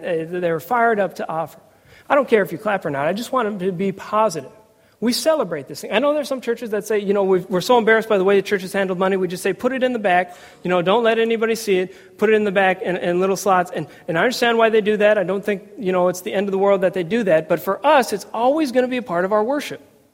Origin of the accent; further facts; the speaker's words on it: Seattle, Washington, United States; moved away as an adult; I grew up in Seattle, Washington. Was there until I was 23 years old.